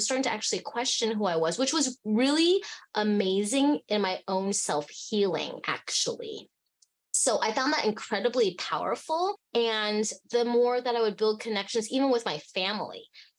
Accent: Fairbanks, Alaska, United States; also born or lived in Hong Kong; so I was born in Hong Kong and I grew up in Fairbanks, Alaska. I wasn't surrounded by a lot of Asian people.

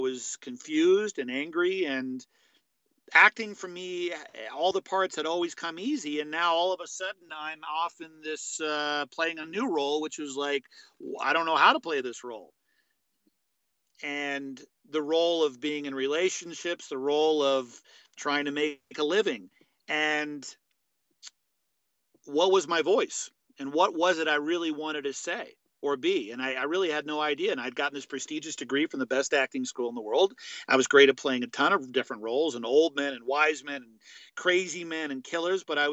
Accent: Hollywood, California, United States; I grew up in Hollywood, literally 5 minutes from the Hollywood sign.

